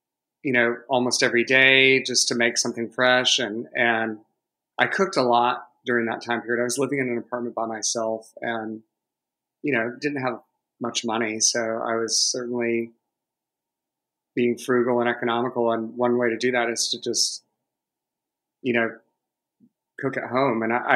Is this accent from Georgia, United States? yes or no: yes; Savannah, Georgia, United States; Well, I grew up in Savannah on the coast. So, you know, it's kind of an idyllic place to raise kids.